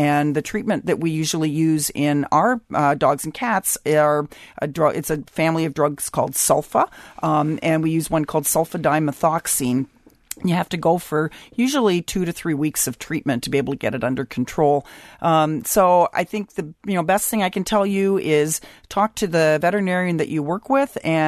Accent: Canada; Well, me being a Canadian, I get to listen to all this and pay my taxes, but I can't vote.

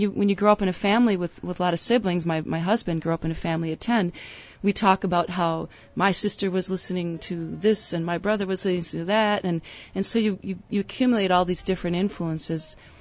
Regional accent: Appleton, Wisconsin, United States; Born and raised in Appleton, correct.

